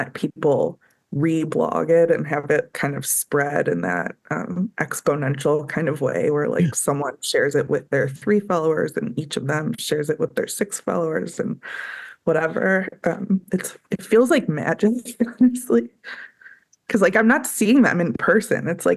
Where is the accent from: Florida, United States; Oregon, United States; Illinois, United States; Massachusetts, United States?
Illinois, United States; And I grew up in the Chicago suburbs and have a lot of family over here.